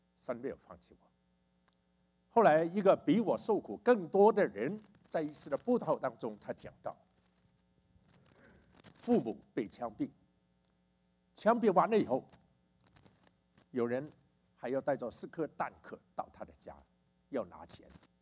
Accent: China; born there; also born or lived in Hong Kong; 我父亲是国民党的官员，我在中国出生，我们家本来已经逃到香港去

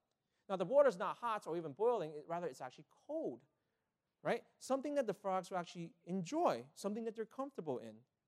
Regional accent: Malaysia; my brother and I, we grew up in Malaysia

